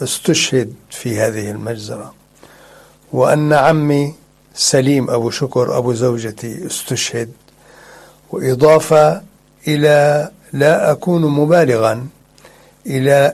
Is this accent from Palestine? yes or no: yes; Tantura, Palestine; moved away; also born or lived in Syria; إلى سوريا عن طريق الأردن بقطار، ولم يتوقف هذا القطار إلا في حلب، حيث بعدنا أكثر من 400 كيلومتر عن قريتنا